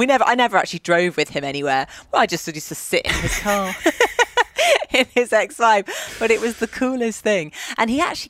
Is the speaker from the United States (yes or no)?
no; England, United Kingdom; growing up in England where the winters are pretty brutal